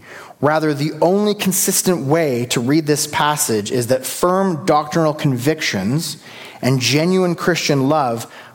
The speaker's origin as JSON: {"language": "English", "country": "Canada", "said": "Get a little too comfortable with with being Canadian."}